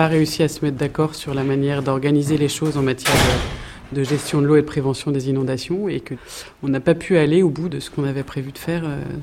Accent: Nantes, Pays de la Loire, France; Les vrais Bretons vont dire que je ne suis pas bretonne, je viens de Nantes. Mes origines familiales sont bretonnes. Et on est plutôt vers la Bretagne sud. Donc si, je suis bretonne, je le revendique.

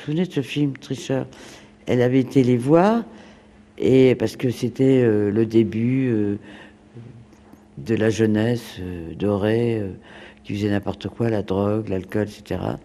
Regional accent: France; born there; also born or lived in Vietnam / Cambodia; moi je suis née en France, et puis après on est reparti en 45.

